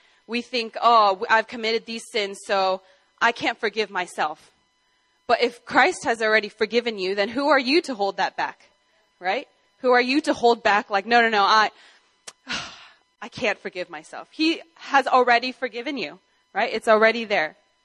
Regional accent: California, United States; It's a little different from all the churches we grew up in California.

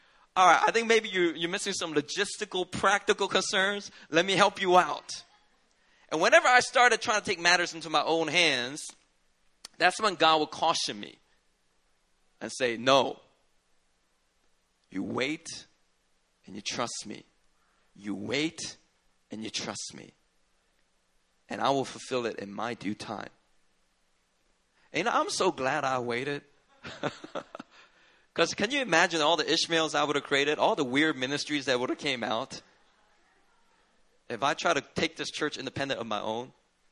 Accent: Gyeongsang, South Korea; You know, I'm personally from Gyeongsangdo. So obviously, I think the Gyeongsangdo people are always right.

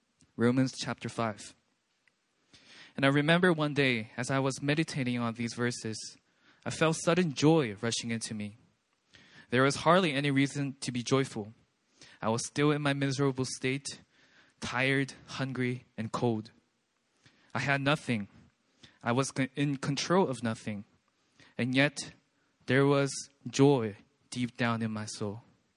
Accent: Seoul, South Korea; I grew up here in Seoul, South Korea, and currently I am serving my country, South Korea

